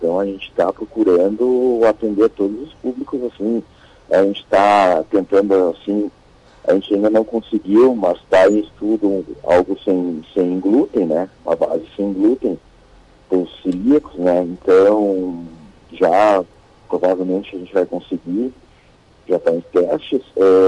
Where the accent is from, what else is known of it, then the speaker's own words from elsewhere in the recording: Santo Ângelo, Rio Grande do Sul, Brazil; aliás, eu sou de Santo Ângelo, né, Rio Grande do Sul.